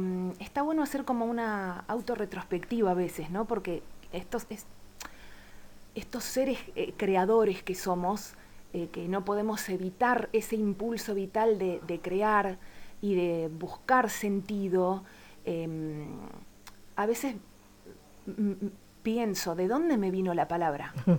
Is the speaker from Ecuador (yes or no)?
no; Quilmes, Buenos Aires Province, Argentina; soy de Quilmes, originaria. Hace 8 años que vivo en la comarca, en Torquins.